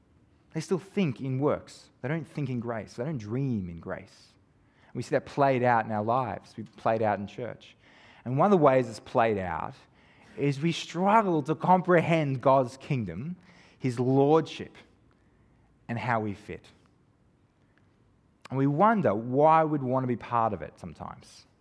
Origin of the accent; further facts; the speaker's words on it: Gympie, Queensland, Australia; I grew up in Gympie, and it's a lot of fruit picking there.